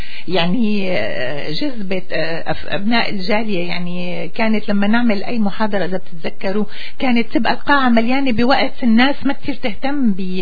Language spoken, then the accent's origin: Arabic; Syria; بلدي سوريا.